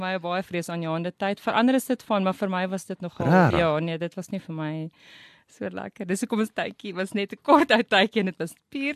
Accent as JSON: {"language": "Afrikaans", "town": "Riebeekstad", "region": "Free State", "country": "South Africa", "tie": "born or raised there", "moved": "as an adult", "said": "ek het naby Kroonstad groot geword in Riebeekstad. Okay. En daar maar skool gegaan en toe ek gaan swat in Bloemfontein, verpleegkunde gaan swat."}